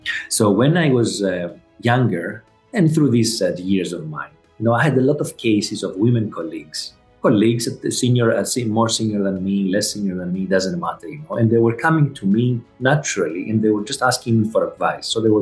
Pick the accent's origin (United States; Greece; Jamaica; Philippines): Greece; English is a second language; now in Qatar; we moved from Greece, where we were born and grew up and raised. We moved to Qatar like 10, almost 11 years ago, my family.